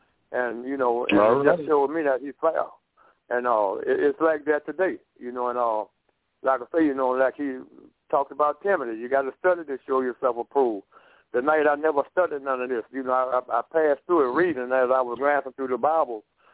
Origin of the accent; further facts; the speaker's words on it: Baton Rouge, Louisiana, United States; now in Little Rock, United States; Okay, well, look, I'm calling out Little Rock, Pastor Kemp know me. And I'm from Baton Rouge.